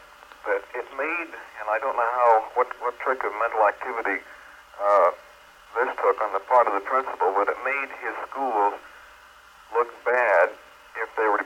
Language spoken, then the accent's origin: English; Boston, Massachusetts, United States; I'm a Bostonian myself, though not in the city right now.